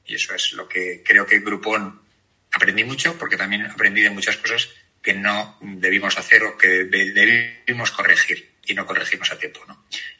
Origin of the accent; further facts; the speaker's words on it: Spain; also born or lived in United States; yo soy español de nacimiento, pero americano por formación. Hice la carrera en Estados Unidos y trabajé algunos años allí, aproximadamente, pues llegué a los 20, a los 30, desde los 18 a los 28 lo pasé allí.